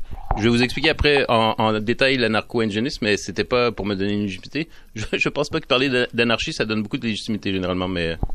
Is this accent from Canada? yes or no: yes; Quebec, Canada; accent: Quebec French; c'est vrai que je parle vite et j'ai un accent québécois